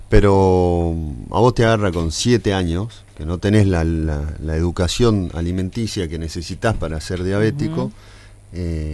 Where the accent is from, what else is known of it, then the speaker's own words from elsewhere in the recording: Salta, Argentina; como buen salteño